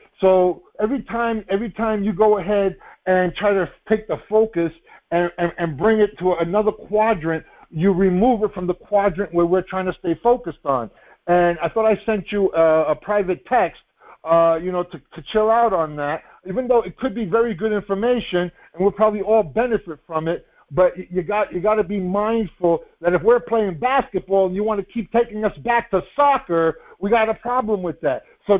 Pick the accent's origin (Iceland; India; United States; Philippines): United States; New York; We're both from New York. We're right at the same street.